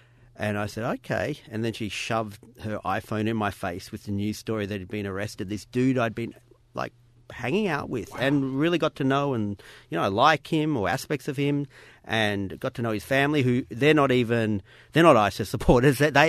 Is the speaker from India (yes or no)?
no; Australia; I'm Aussie.